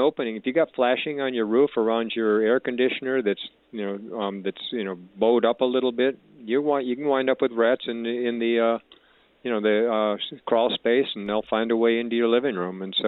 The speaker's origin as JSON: {"language": "English", "region": "Michigan", "country": "United States", "tie": "born or raised there", "said": "And I saw Roger Staubach play with Navy when I was growing up in Michigan."}